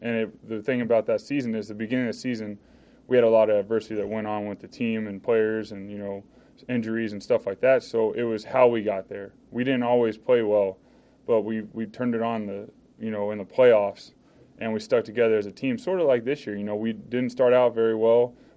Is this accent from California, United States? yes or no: no; Austin, Texas, United States; also born or lived in Michigan / Arizona; now in Philadelphia, United States; I was born in Austin, Texas. I'm a Texas boy. Obviously, I've lived in different places, and every place I live, it shapes me. You know, I lived in Michigan for a year. I lived in Arizona for four.